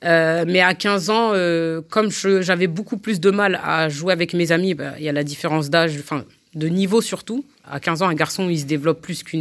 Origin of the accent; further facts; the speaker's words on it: Cergy, Île-de-France, France; J'ai commencé à Cergy, parce que je viens de Cergy.